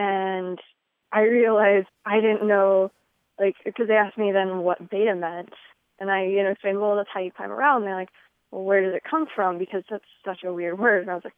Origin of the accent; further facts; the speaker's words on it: Omaha, Nebraska, United States; I'm from Omaha, Nebraska.